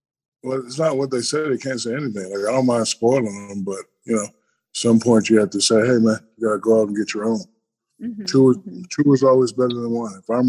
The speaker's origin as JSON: {"language": "English", "town": "Newark", "region": "New Jersey", "country": "United States", "tie": "born or raised there", "said": "I grew up in Newark, New Jersey."}